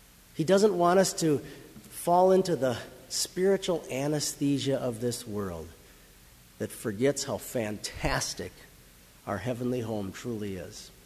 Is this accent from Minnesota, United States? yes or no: yes; Mankato, Minnesota, United States; because I grew up in Mankato.